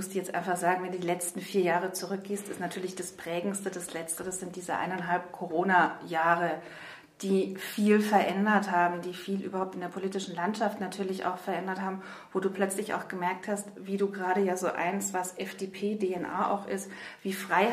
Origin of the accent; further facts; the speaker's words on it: Nuremberg, Bavaria, Germany; Ja, ich bin wirklich gebürtige Nürnbergerin, gebürtige Fränkin. Ich bin hier vor fast 50 Jahren, muss man jetzt leider schon sagen, zur Welt gekommen, habe in Nürnberg mein Abitur gemacht